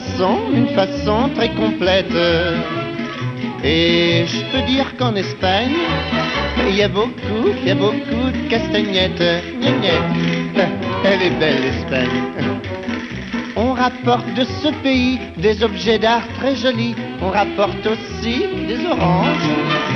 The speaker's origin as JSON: {"language": "French", "country": "France", "said": "Je suis français, moi, je suis français."}